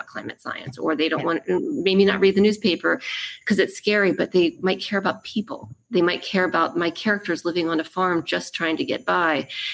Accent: Maryland, United States; I'm going to be coming to the Gaithersburg Book Festival, which I'm excited about because I'm from Maryland, so it's going to be some home turf.

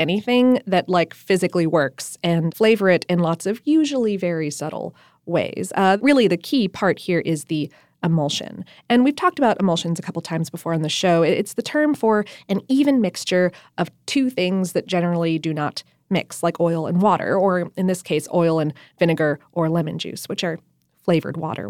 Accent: the North, United States; See, I'm from the North. I grew up on Hellman's.

